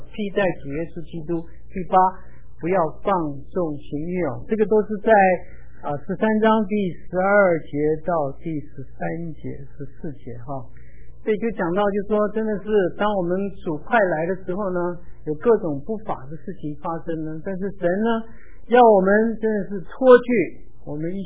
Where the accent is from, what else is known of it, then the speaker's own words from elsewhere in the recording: China; 我们中国人